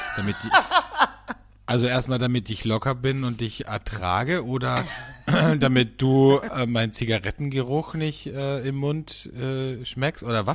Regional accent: Austria; bei uns in Österreich

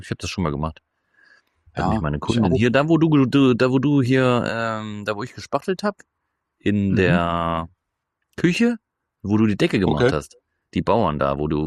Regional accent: Lürschau, Schleswig-Holstein, Germany; Ja, ich komme aus Lürschau. So ist es.

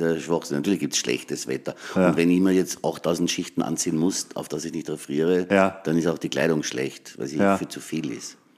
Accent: Graz, Styria, Austria; Hoffentlich sehen wir uns ja dann in meiner Heimatstadt Graz.

